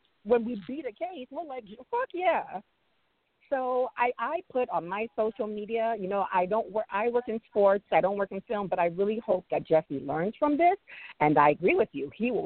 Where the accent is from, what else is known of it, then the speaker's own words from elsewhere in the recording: Nigeria; I'm Nigerian. I'm not American, but I understand they're trying to get paid.